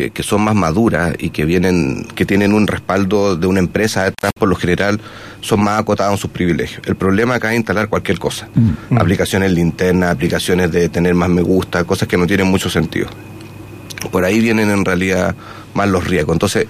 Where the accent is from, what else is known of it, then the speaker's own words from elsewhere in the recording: Chile; Los chilenos ocupamos mucho redes sociales.